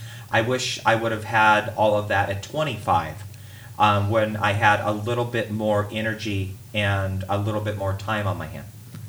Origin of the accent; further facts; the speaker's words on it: Portland, United States; also born or lived in Washington, D.C.; So I'm born and raised in Portland. I'm born in Portland, grew up in Portland, and my big move when I was just out of college, I moved to Washington, D.C. for work.